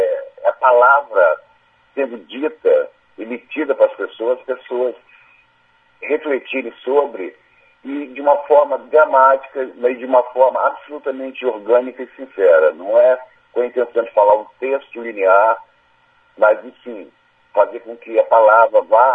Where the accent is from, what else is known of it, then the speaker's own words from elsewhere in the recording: Rio de Janeiro, Brazil; born there; now in Vitória, Brazil; Nasci no Rio de Janeiro, mas estou aqui em Vitória desde 1990.